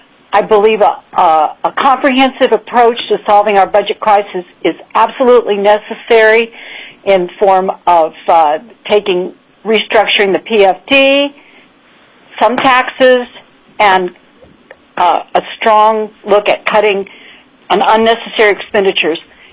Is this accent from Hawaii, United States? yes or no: no; Meadow Lakes, Alaska, United States; I am from Meadow Lakes, one of Mr. Newman's constituents.